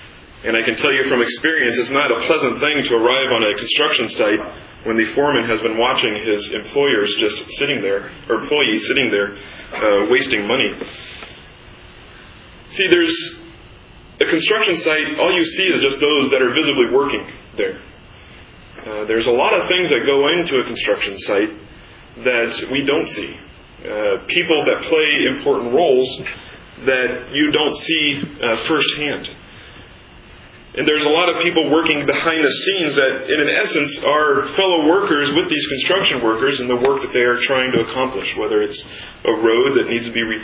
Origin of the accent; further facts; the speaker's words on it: Kansas City, Missouri, United States; Several years ago, back in my hometown of Kansas City